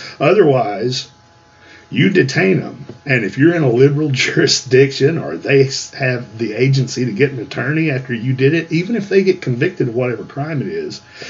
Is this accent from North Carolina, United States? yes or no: no; Texas, United States; this is Texas. We're just as Texan, if not more so, than any of these damn cucks.